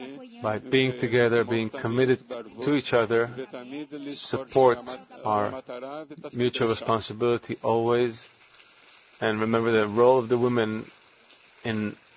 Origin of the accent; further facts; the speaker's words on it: Valparaíso, Chile; We're from Valparaíso del Mar de Chile.